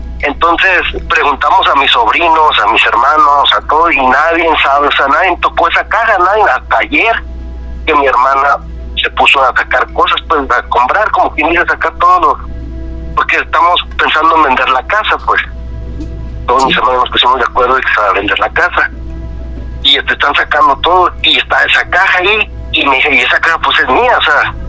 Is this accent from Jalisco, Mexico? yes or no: no; Irapuato, Guanajuato, Mexico; Yo soy de Irapuato, Guanajuato.